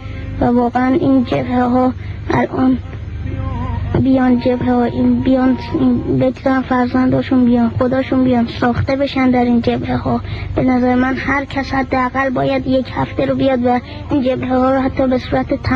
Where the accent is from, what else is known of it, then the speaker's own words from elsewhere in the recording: Isfahan, Iran; از اصفهان هستم که 14 سالمه